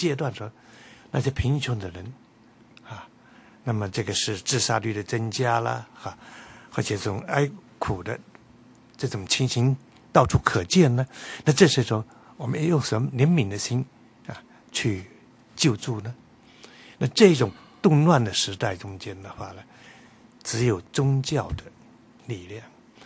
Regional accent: China; 我们中国人所讲究的那个阴阳哲学就是善恶的区分

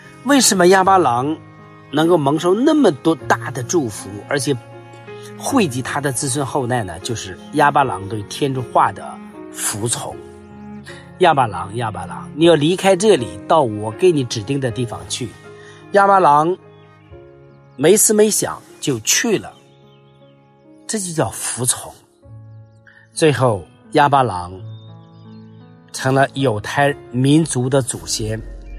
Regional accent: China; 所以我们中国人讲，若要灭亡，先要疯狂。

